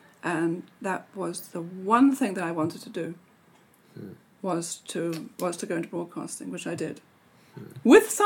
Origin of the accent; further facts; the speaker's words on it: Lesotho; also born or lived in South Africa; I was born in Lesotho, grew up in Lesotho, grew up going to school in South Africa